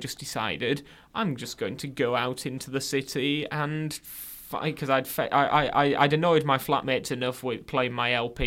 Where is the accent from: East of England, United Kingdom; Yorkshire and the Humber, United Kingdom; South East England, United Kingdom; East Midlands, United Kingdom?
Yorkshire and the Humber, United Kingdom; Huddersfield; Because we're from Huddersfield.